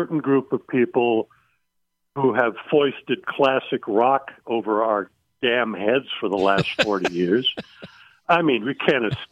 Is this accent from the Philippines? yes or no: yes; Philippines; And the part I bring to it, I grew up in the Philippines.